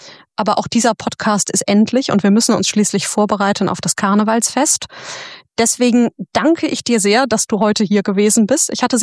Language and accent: German; Cologne, North Rhine-Westphalia, Germany; Obwohl ich jetzt natürlich als Kölnerin sagen muss